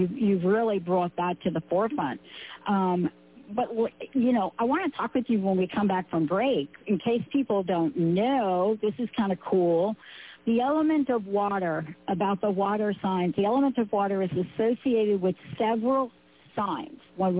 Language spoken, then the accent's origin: English; Bronx, New York, United States; And I'm a girl from the Bronx. I grew up in cement. But let me just be clear. I also grew up in the part of the Bronx.